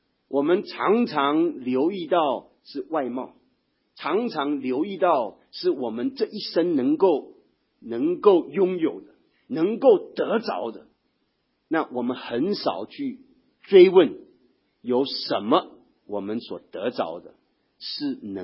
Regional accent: China; 犹太百姓好像我们华人一样啊，好像我们中国人华人一样，我们一开口就讲什么，我们有5000年文化啊

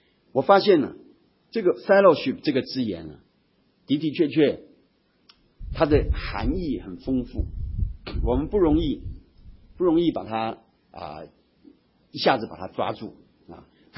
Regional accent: Taiwan; Chinese is a second language; 我们在台湾成长，那个英文不是我们的主要的，是 second language， 是那个 foreign language 啊，是所谓的外语。

